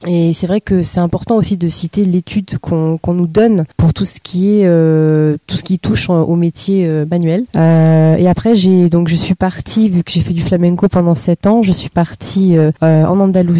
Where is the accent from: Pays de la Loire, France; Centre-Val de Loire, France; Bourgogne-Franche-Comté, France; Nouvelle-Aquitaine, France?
Pays de la Loire, France; je suis originaire de la Vendée en fait, donc je connais la Vendée depuis l'âge de 11 ans.